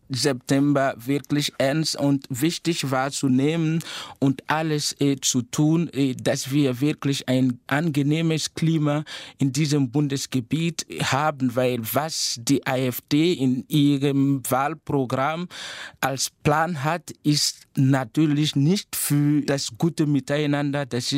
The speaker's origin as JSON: {"language": "German", "country": "Burkina Faso", "first_language": "Mooré", "second_language": "German", "said": "Es gibt auch Lieder, die aus Französisch, Deutsch und Moré, meiner Muttersprache, bestehen."}